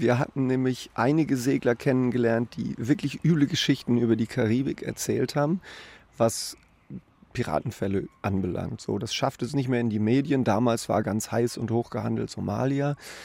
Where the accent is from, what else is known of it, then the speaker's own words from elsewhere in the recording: Germany; Ja, als erstes Mal ist man als Deutscher natürlich empört, weil einem die Vorfahrt genommen wird.